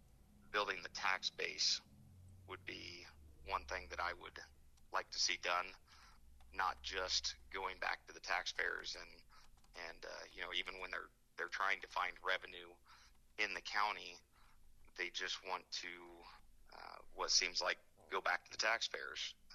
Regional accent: Indianola, Iowa, United States; born and raised in Indianola. My wife and I moved down to the New Virginia area about 17 years ago

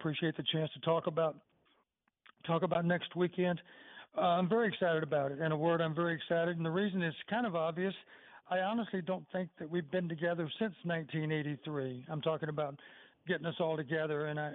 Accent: Texas, United States; you have to realize that as a kid growing up in Texas, I knew very well who Hayden Fry was.

